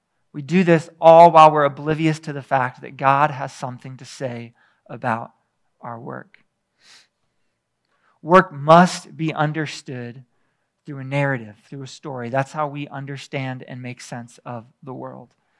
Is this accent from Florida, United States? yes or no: yes; Florida, United States; I stayed in Florida for a little while. I grew up in Florida. My folks moved out here.